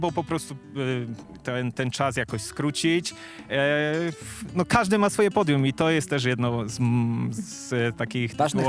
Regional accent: Rzeszów, Subcarpathian Voivodeship, Poland; Jestem rzeszowianinem od urodzenia, mieszkam na Podkarpaciu od urodzenia

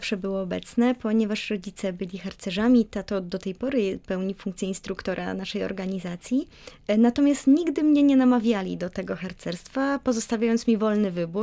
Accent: Jarosław, Subcarpathian Voivodeship, Poland; Czy ja pochodzę z Jarosławia, no więc właśnie.

